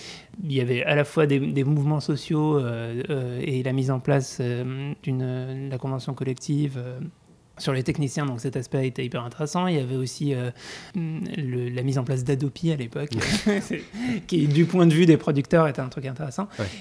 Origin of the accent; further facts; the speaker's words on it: Lyon, Auvergne-Rhône-Alpes, France; now in Paris, France; moi je viens de Lyon à la base, qui est déjà une belle ville de cinéma, et arrivé tout seul dans un studio à Paris